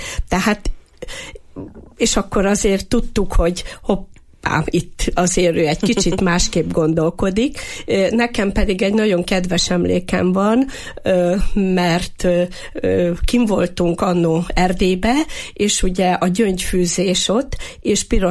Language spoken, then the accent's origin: Hungarian; Hungary; legyünk arra büszkék, hogy magyarok vagyunk